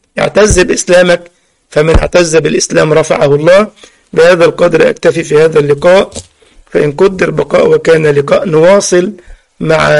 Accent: Egypt; يعني من المشاهير في عندنا في مصر كده لاعب اسمه محمد صلاح

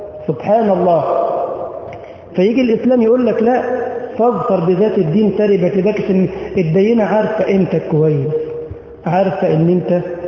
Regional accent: Egypt; ما عندنا في مصر ميدان اسمه ميدان التحرير وميدان اسمه ميدان رمسيس.

